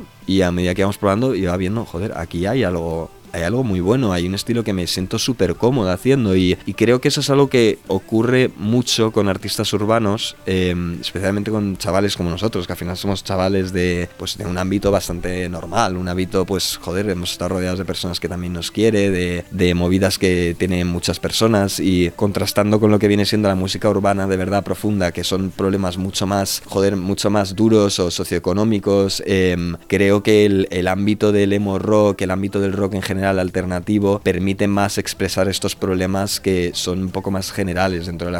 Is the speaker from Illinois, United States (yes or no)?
no; Atlanta, Georgia, United States; now in Spain; Yo nací en Atlanta, en Georgia, y bueno, vengo de una familia completamente española, pero me crié ahí